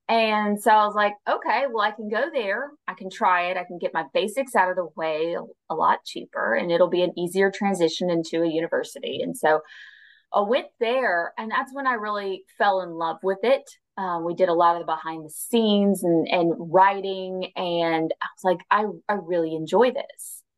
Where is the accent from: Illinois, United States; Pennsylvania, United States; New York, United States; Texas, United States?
Texas, United States; Plainview; So I'm originally from Texas. I went to high school in Plainview, Texas